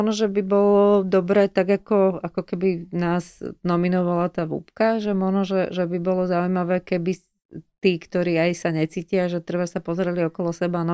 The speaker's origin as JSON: {"language": "Slovak", "town": "Stará Turá", "region": "Trenčín Region", "country": "Slovakia", "lives_now": "Modra, Slovakia", "said": "ja žijem v Modre, som zo Starej Turej"}